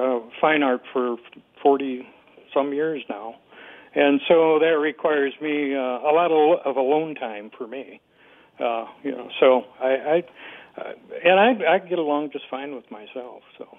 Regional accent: Mobridge, South Dakota, United States; Yeah, I'm originally from Mobridge.

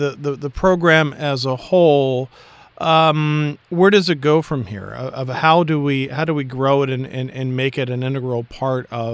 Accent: Philadelphia, Pennsylvania, United States; I grew up outside of Philadelphia, and we were constantly going to all of these places around us

